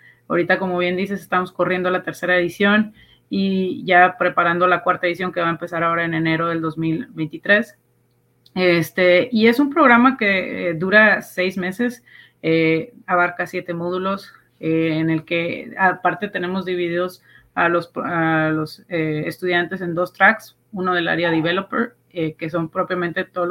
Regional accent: Monterrey, Nuevo León, Mexico; Al final somos regios y surgió en una carnita asada, literal.

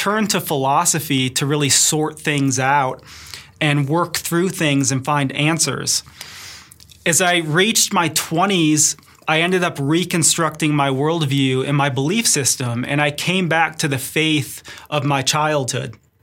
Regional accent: Detroit, Michigan, United States; Growing up in Detroit, of course, I like all the Detroit sports teams. I'm a huge Michigan Wolverine fan. But now that I live in Colorado

